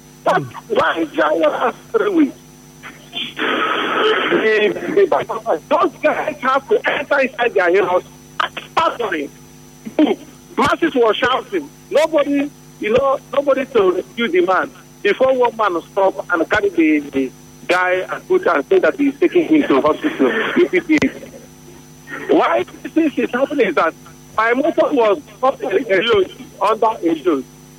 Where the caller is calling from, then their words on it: Port Harcourt, Rivers, Nigeria; I'm calling from Port Harcourt.